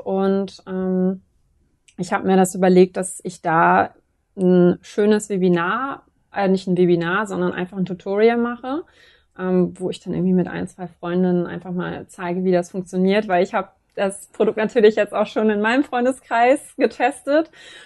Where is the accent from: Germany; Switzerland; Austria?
Germany; Lübeck, Schleswig-Holstein; now in Hamburg, Germany; Ja, also ich komme ursprünglich aus Lübeck, aber ich wohne seit über 11 Jahren in Hamburg.